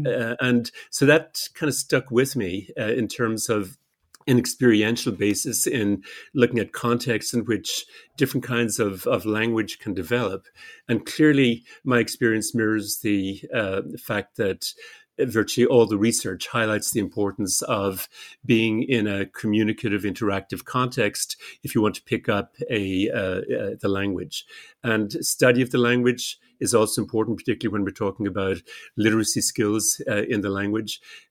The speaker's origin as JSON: {"language": "English", "town": "Dublin", "region": "Leinster", "country": "Ireland", "tie": "born or raised there", "also_born_or_lived": "Edmonton", "moved": "as an adult", "lives_now": "Toronto, Canada", "said": "I was born in Ireland. I grew up in Dublin. I went to school there, went to university there, and I went to Canada in the early 70s to do graduate work. I spent 5 frozen years of my life in Edmonton, which is the most northerly of the big Canadian cities."}